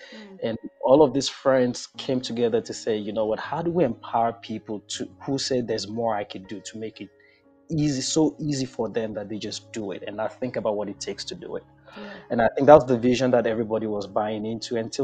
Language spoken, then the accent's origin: English; Nigeria; my perspective as a Black immigrant is, you know, I come from Nigeria.